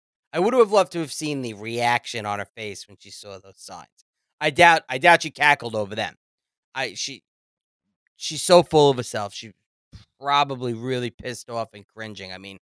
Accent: United States; As an American, I'm embarrassed of the whole trip.

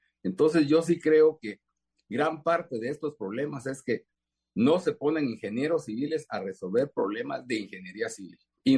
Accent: Guatemala; como guatemaltecos

